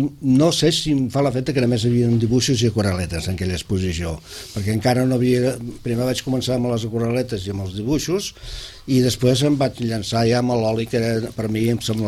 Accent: Vilanova i la Geltrú, Catalonia, Spain; born there; Jo, inclús quan no vivia a Vilanova, o quan no vivia, jo vaig néixer a Vilanova, però quan no vivia a Vilanova

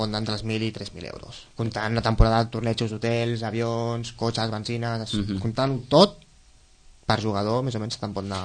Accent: Sitges, Catalonia, Spain; sinó que quasi tots els subcomponents que som de Sitges.

